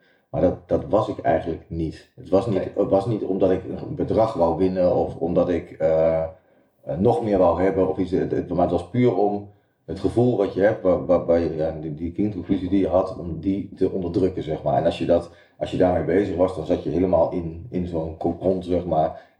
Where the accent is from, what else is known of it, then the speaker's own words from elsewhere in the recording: Overijssel, Netherlands; also born or lived in Gelderland; Want ik ben als kind, toen was ik een jaar of 10, ben ik van Gelderland naar Overijssel verhuisd. Je kunt je wel voorstellen, dat een compleet ander dialect, noem het maar op.